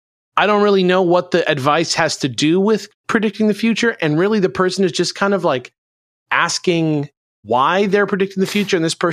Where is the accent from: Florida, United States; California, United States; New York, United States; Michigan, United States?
California, United States; I'm from California, so I really know.